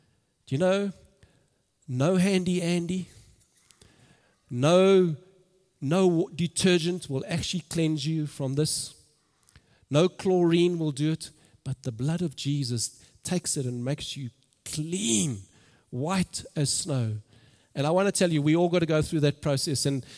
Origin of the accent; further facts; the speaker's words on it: Germiston, Gauteng, South Africa; We grew up in Germiston, and I went to Germiston High